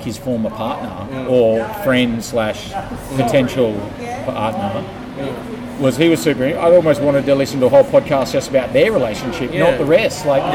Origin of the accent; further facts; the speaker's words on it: New York, United States; Like, I'm from New York, I'm going down south.